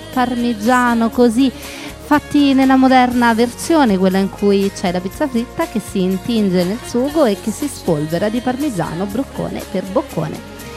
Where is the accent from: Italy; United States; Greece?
Italy; Rome, Lazio; sono romana